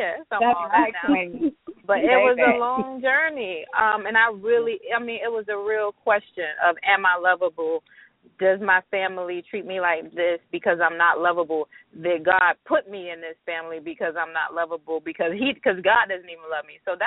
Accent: United States; I realized that, I'm American, but I actually, my people are not from here.

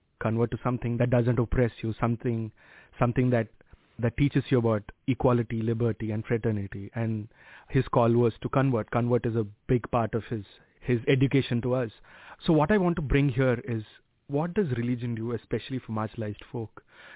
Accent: Andhra Pradesh, India; especially from where I come from Andhra Pradesh in India, the southern part of India.

